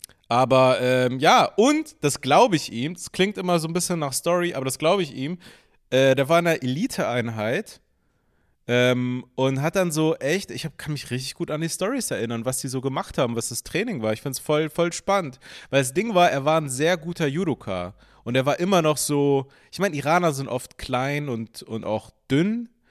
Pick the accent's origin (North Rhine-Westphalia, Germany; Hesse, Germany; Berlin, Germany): Berlin, Germany; ich komme aus Berlin, ne?